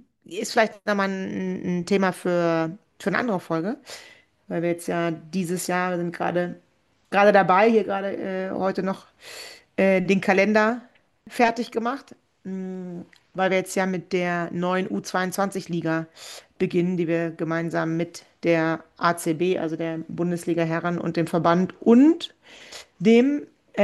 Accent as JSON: {"language": "German", "country": "Germany", "said": "In meinem Herzen bin ich Deutsche."}